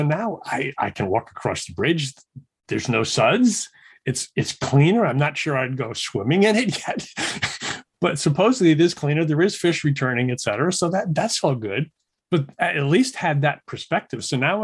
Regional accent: Pawtucket, Rhode Island, United States; I grew up in Pawtucket, Rhode Island.

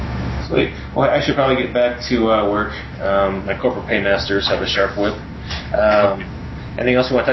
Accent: Indiana, United States; I'm from Indiana, so I have a strong aversion to ever going back to the land of corn and basketball, so.

